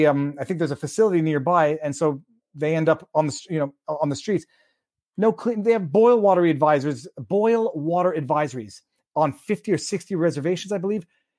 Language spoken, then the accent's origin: English; Arizona, United States; I'm from Arizona. I would love to welcome you and your family.